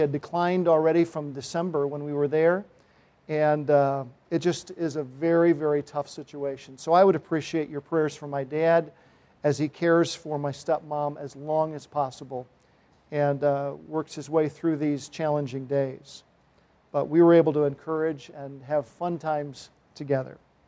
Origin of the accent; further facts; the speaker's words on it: Winchester, Virginia, United States; I grew up near Winchester, Virginia